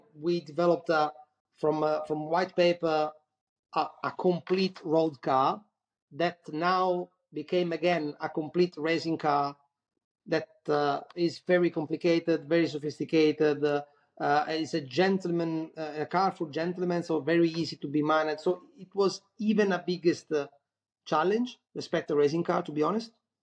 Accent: Catania, Sicily, Italy; English is a second language; I come from Sicily. My studies were done in Sicily, near the volcano Etna in Catania.

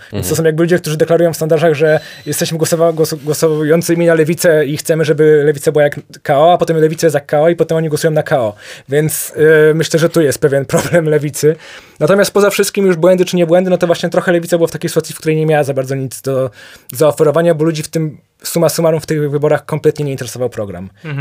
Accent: Poznań, Greater Poland Voivodeship, Poland; Ja jestem z Poznania oryginalnie.

